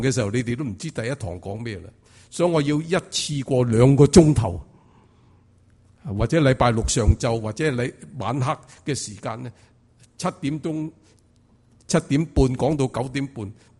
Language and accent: Cantonese; China; 所以我哋中国人好叻，每年新年都将个福字咧倒过嚟